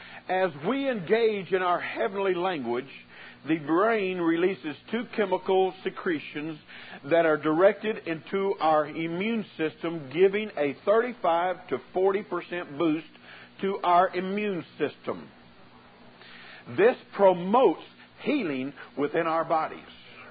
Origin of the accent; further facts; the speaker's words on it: San Antonio, Texas, United States; You know, I'm from San Antonio, Texas.